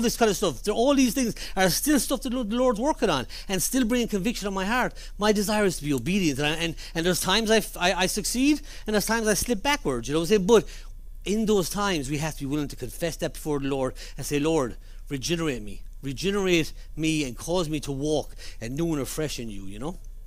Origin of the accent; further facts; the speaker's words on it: Ireland; I was brought up in Ireland